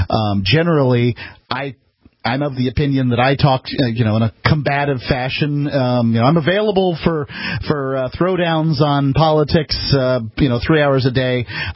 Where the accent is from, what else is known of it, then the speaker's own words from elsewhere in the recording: United States; well, where am I from? I'm from the United States of America.